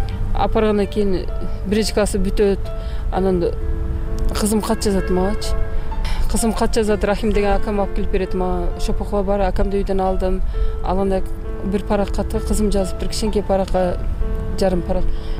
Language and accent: Kyrgyz; Sülüktü, Batken Region, Kyrgyzstan; born there; Мен 1974 жылы Сүрүктүү шаарында төрөлгөнмүн.